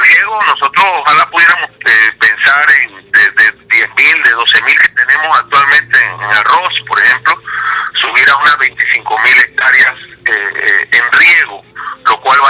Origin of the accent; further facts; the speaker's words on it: Panama; Al final todos somos panameños, todos apuntamos hacia un mismo norte